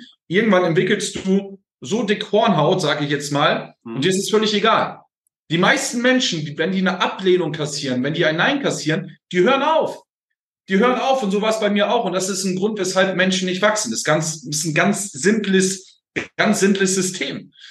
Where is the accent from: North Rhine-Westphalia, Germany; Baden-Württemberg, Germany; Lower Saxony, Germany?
Lower Saxony, Germany; Oldenburg; Weil ich komme aus Oldenburg, ja, und Oldenburg ist ja an der Nordseeküste.